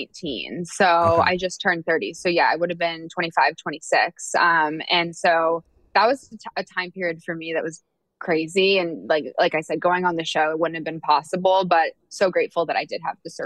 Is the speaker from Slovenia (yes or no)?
no; Oakville, Ontario, Canada; now in United States; I'm originally from Toronto